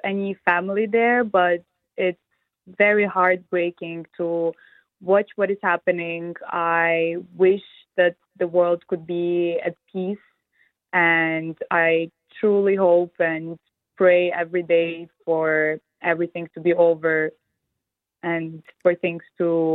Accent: Switzerland; also born or lived in Kyiv, Ukraine; I was born in Kiev, but I grew up in Switzerland, where I attended a private boarding school called Collège Beausoleil.

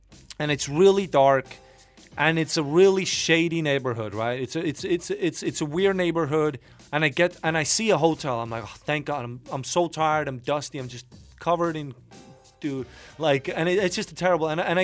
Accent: Estonia; dude, I'm from Estonia. I don't know nothing, okay?

